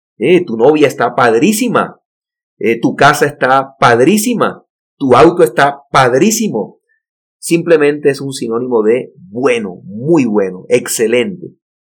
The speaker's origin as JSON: {"language": "Spanish", "region": "Caribbean Region", "country": "Colombia", "said": "Yo soy de otra región de Colombia, yo soy costeño, hablo de una manera diferente, ¿sí?"}